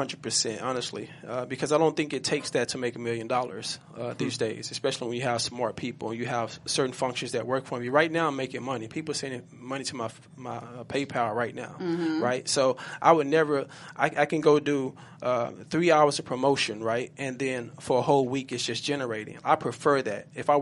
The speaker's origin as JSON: {"language": "English", "town": "Dallas", "region": "Texas", "country": "United States", "moved": "yes", "lives_now": "Los Angeles, United States", "said": "So I'm from Dallas, Texas. I came out to L.A. for a purpose and a reason."}